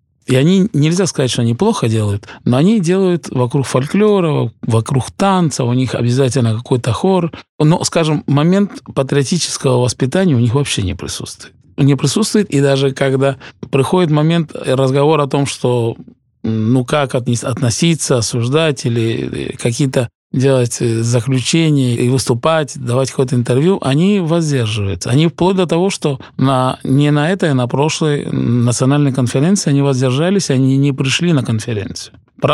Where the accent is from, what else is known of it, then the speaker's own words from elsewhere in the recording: Argentina; Russian is a second language; Я родился в Аргентине, я жил всю свою жизнь в Аргентине.